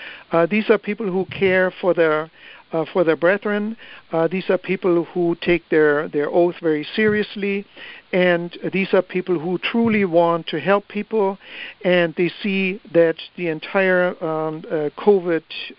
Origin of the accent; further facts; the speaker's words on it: Germany; first language German; English is a second language; I'm German. German is my native tongue.